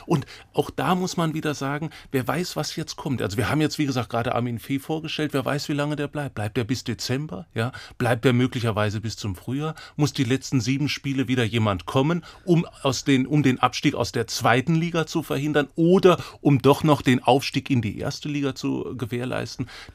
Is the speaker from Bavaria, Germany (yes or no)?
yes; Bavaria, Germany; ich bin in Bayern groß geworden